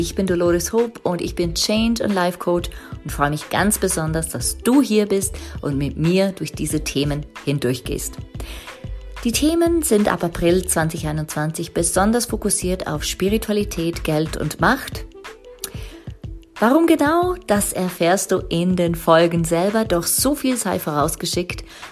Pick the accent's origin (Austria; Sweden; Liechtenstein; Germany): Liechtenstein; also born or lived in Zurich; Also ich kam aus dem Gimmi, ging dann nach Zürich, ich bin ja aus Liechtenstein ursprünglich, ging nach Zürich, habe meine 4-jährige Übersetzerausbildung gemacht und habe dann gemerkt, ich will wieder zurück nach Liechtenstein.